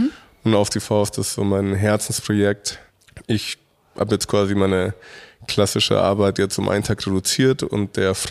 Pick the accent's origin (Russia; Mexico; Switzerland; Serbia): Mexico; Jeder soll natürlich so ein bisschen so einen Hauch von meiner Heimat dann probieren können. Ich habe früher oder nach wie vor machen wir das mexikanische Partys.